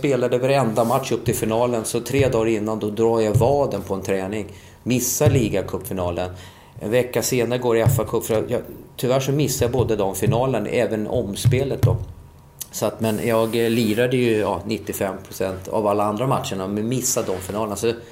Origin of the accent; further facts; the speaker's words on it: Solna, Stockholm County, Sweden; born there; Jag är ju genuin AIK-are, jag är född i Solna.